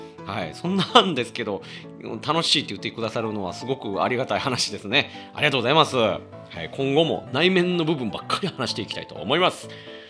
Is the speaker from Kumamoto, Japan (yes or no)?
no; Kobe, Hyogo, Japan; 神戸市からありがとうございます、僕の地元です